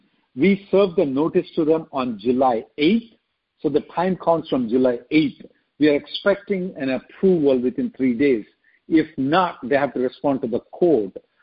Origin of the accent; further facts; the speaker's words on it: India; now in United States; I am one of the example. I came from India in H-4. I never got my H-4 approval.